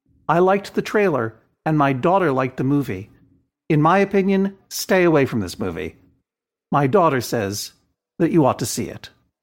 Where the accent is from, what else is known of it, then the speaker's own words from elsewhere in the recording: Norway; English is a second language; I am from Norway